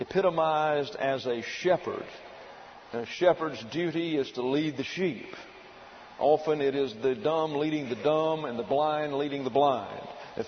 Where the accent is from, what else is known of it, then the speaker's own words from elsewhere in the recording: Alabama, United States; opportunity I had to go do trial sermons was at Montgomery, Alabama. Very alluring to me. It's 40 miles from my hometown.